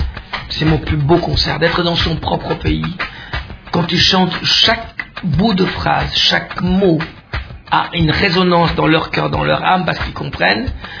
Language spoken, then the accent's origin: French; Bukavu, South Kivu, DR Congo; born there; Je viens de là, je suis né à Bukavu